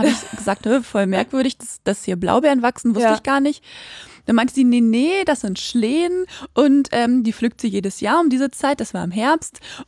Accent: Quakenbrück, Lower Saxony, Germany; bei uns in Quakenbrück, da wo ich auch aufgewachsen bin

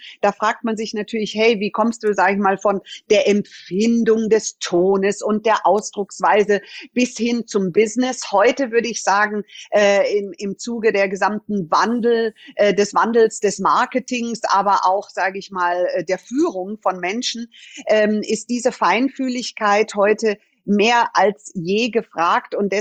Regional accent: Munich, Bavaria, Germany; Aber ich bin hier geboren. Ich bin in München geboren und bin hier aufgewachsen und war dann irgendwie überall auf der Welt. Und Deutschland ist aber wirklich meine Heimat, auch wenn ich keinen deutschen Pass haben kann.

